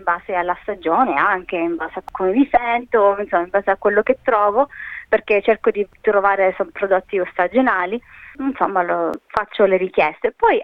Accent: Sicily, Italy; Poi, essendo anche siciliana, naturalmente faccio tante ricette anche siciliane, quindi introduco anche la mia tradizione siciliana

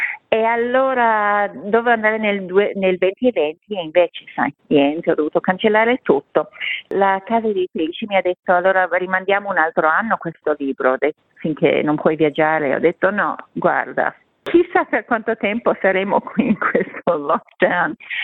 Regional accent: Istria County, Croatia; accent: Istrian / Polesan dialect; now in Melbourne, Australia; chiacchierando con lei al telefono in dialetto, nel nostro dialetto istrian o polesan

